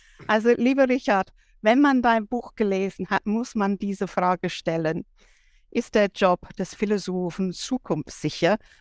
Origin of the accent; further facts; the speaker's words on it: England, United Kingdom; ich als Engländerin